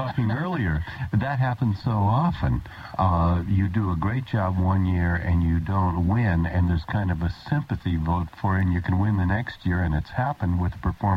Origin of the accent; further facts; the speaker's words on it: California, United States; I think maybe the fact that I grew up in Southern California.